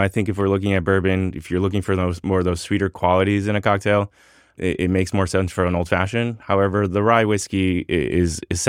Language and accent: English; Switzerland; I grew up in Switzerland for many years.